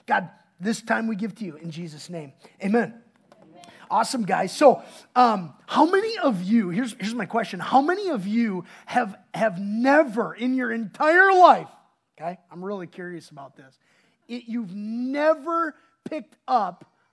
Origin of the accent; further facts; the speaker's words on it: Wisconsin, United States; When I was growing up, I'm from Wisconsin, and I've used these analogies like snow stuff before, right, and some stories.